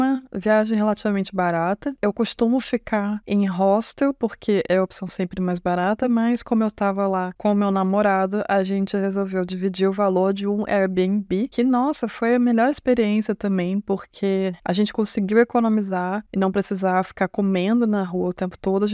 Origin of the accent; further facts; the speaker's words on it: Brazil; now in Germany; a atenção é que aqui na Alemanha, eles não costumam ter o hábito de trancar a porta de casa. Eu, como brasileira, acho isso um absurdo